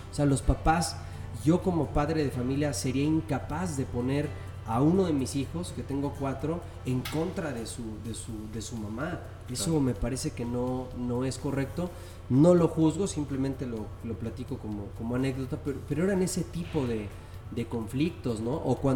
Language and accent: Spanish; State of Mexico, Mexico; mi hermano y yo, nosotros crecimos en el Estado de México, en Arboledas